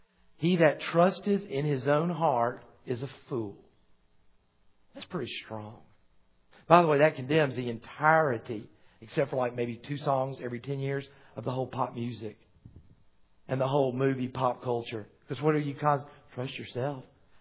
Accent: United States; I'm an American. I'm Presbyterian.

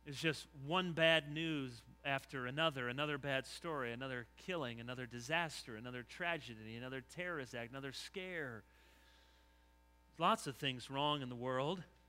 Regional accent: Michigan, United States; I tried to explain that I was from Michigan and I didn't know better and we were just here to see the city.

